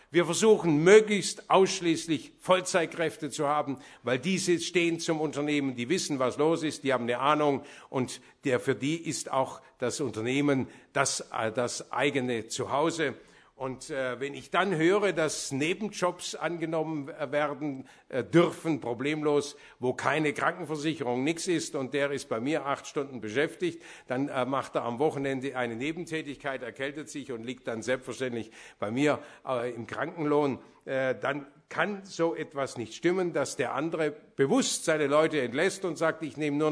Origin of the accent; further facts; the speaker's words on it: Burladingen, Baden-Württemberg, Germany; Alleine in meinem Heimatort Borladingen gab es vor 25 Jahren 26 Textilbetriebe mit 3.600 Arbeitsplätzen.